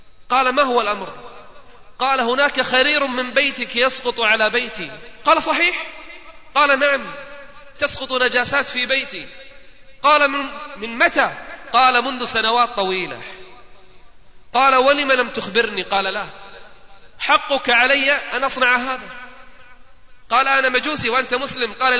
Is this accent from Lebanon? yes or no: no; Kuwait; وعندنا في الكويت الصيف لا يطاق، حر الصيف شديد، هذه الأيام عندنا فوق 50،